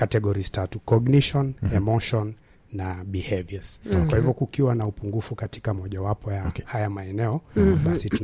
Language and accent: Swahili; Kilifi, Kilifi County, Kenya; Na natokea kule Kilifi.